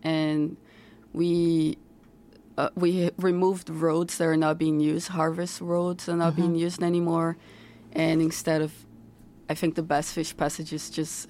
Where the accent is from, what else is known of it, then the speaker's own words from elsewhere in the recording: Brazil; moved away as an adult; now in United States; Well, I'm from Brazil. I come from a place where we have a lot of mangroves, so I was always attached to wetlands and areas where we have a lot of water.